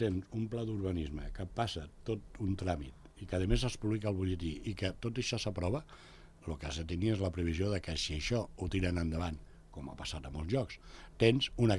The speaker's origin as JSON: {"language": "Catalan", "region": "Ordino", "country": "Andorra", "said": "Jo soc d'Ordino i aquestes coses també ens estan tocant"}